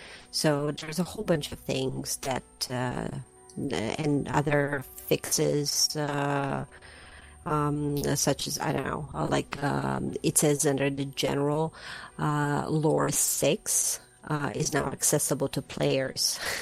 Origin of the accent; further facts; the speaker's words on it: Croatia; Croatia is my home country. Hello, I'm from Croatia